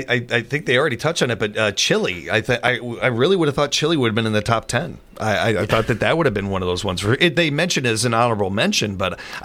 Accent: Chicago, Illinois, United States; Even where I grew up in Chicago, with the melting pot it is and all the different cultures and everything, it wasn't until I went out to California that this is a taco.

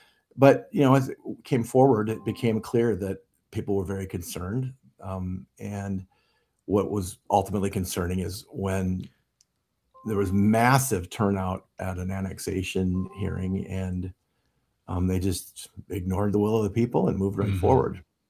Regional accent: Menominee, United States; Well, I mean, I'm from Menominee.

